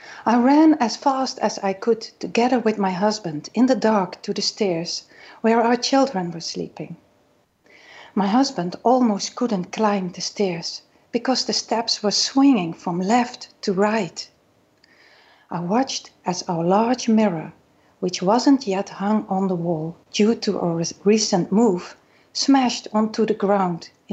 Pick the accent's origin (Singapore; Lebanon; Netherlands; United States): Netherlands; English is a second language; You can hear that I'm coming maybe from the Netherlands.